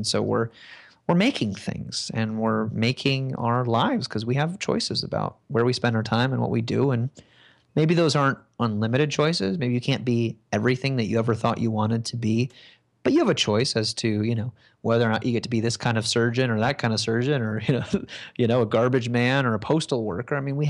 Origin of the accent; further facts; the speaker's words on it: United States; this is what I'm told as an American